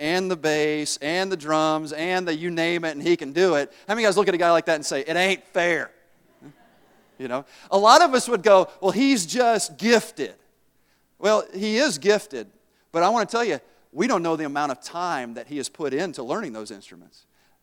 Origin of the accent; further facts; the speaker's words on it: Tennessee, United States; Now, I'm from Tennessee, and we used that word a lot when I was down there, right?